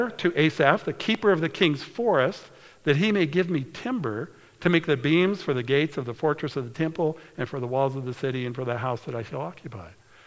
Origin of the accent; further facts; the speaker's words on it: United States; But as an American, they would let me through.